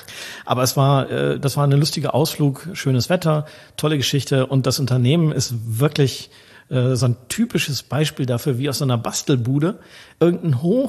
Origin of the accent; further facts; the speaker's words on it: North Rhine-Westphalia, Germany; born there; now in Münster, Germany; Ich selber komme aus dem Münsterland. Ich bin in Lahr geboren. Das ist eine kleine Gemeinde in der Nähe von Altenberge, in der Nähe von Münster, wo ich heute lebe.